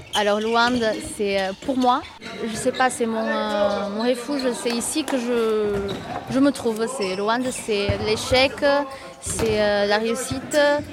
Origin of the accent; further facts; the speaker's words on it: Portugal; French is a second language; now in France; Je suis portugaise. C'est ma première saison au hand, ici en France.